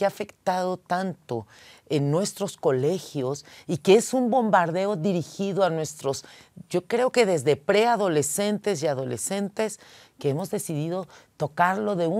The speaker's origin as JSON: {"language": "Spanish", "country": "Mexico", "moved": "yes", "lives_now": "Ecuador", "said": "cuando tú recuerdas que soy de México, somos misioneros, y cuando llegué de México"}